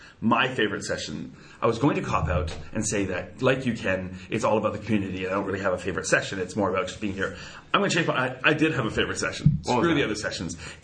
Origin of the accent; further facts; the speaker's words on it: Canada; I'm a Canadian, so we don't have Steak and Shake.